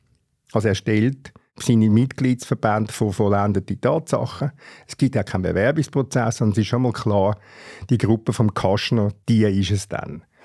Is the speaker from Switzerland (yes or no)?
yes; Switzerland; So zumindest bin ich Demokratie verstanden als Schweizer.